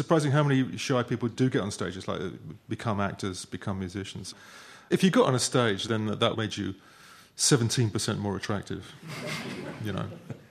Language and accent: English; United Kingdom; It's about being British and repressed, you know, and having to figure it all out yourself.